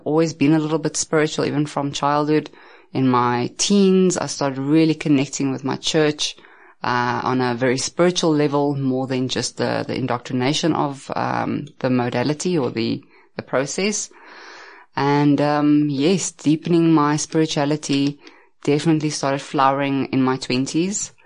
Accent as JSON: {"language": "English", "town": "Pretoria", "region": "Gauteng", "country": "South Africa", "tie": "born or raised there"}